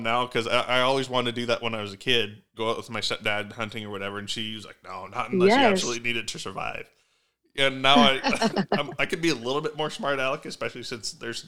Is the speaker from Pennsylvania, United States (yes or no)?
no; Wyoming, United States; Growing up in Wyoming, like, I'm still a huge Wyoming fan.